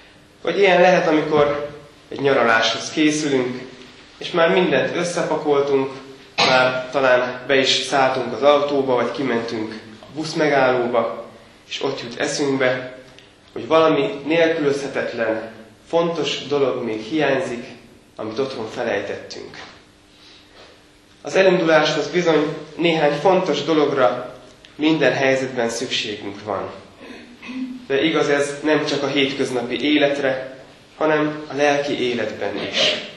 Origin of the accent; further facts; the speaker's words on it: Miskolc, Borsod-Abaúj-Zemplén, Hungary; amit otthon Miskolcon tapasztaltam, ugyanis a házunk egy négysávos főút mellett